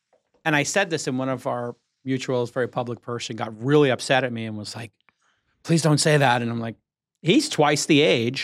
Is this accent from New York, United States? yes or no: yes; Brooklyn, New York, United States; And when I grew up in Brooklyn and you grew up in New York, we all took the subway.